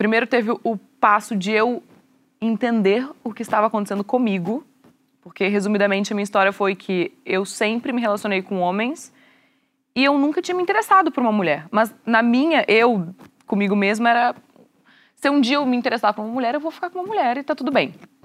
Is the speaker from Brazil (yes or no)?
yes; Rio Grande do Sul, Brazil; na sociedade que eu fui criada, sou gaúcha, uma sociedade ainda mais retrógrada, né?